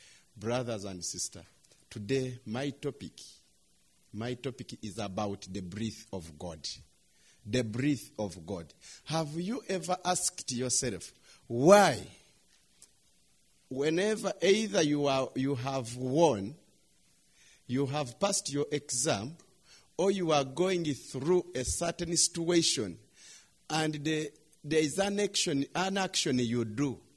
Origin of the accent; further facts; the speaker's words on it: Uganda; I am from Uganda.